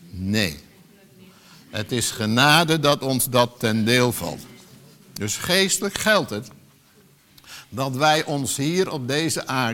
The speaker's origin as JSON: {"language": "Dutch", "country": "Netherlands", "said": "spreek ik eventjes over mijn afkomst als Nederlanders, met onze Calvinistische leer"}